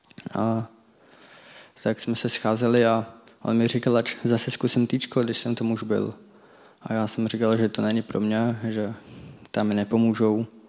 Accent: Benátky nad Jizerou, Central Bohemian Region, Czechia; a pocházím z Benátek nad Jizerou. Jsem z adoptivní rodiny, mám křesťanskou rodinu, takže Boha znám už od malička

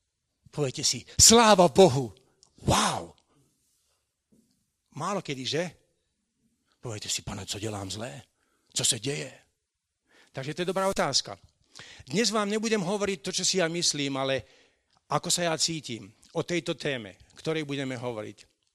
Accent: Zemianske Podhradie, Trenčín Region, Slovakia; tam, odkiaľ my pochádzame, zo Zemianského Podradia, okres Trenčín. Tak by som povedal svojím spôsobom podľa československej reči, to je ako zapadákov.

